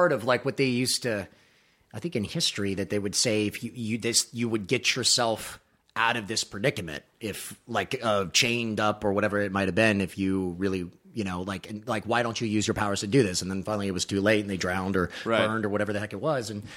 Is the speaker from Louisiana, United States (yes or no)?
yes; Baton Rouge, Louisiana, United States; And that's also filming in Louisiana, in my hometown Baton Rouge.